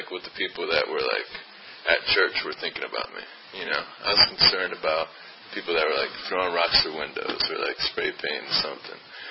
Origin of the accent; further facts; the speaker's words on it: Annandale, Virginia, United States; And for me growing up, I grew up in Virginia, not this far out. I grew up in Annandale.